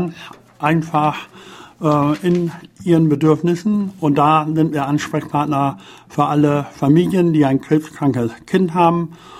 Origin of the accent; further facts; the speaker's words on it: Lower Saxony, Germany; Jawohl, über Generationen nachzuweisen.